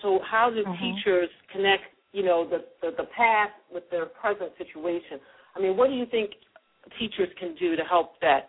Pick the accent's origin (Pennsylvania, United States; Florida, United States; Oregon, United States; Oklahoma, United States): Pennsylvania, United States; Philadelphia; Since we're both from Philadelphia, I want to drop this, and we both care immensely about children and their future. So shout out to Philly in the house.